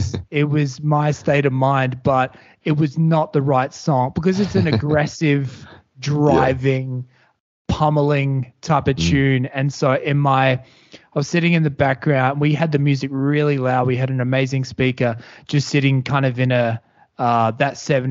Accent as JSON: {"language": "English", "town": "Joondalup", "region": "Western Australia", "country": "Australia", "tie": "born or raised there", "said": "I grew up in the Joondalup area, and then me and a couple buddies, we were the first of our friendship group to move out."}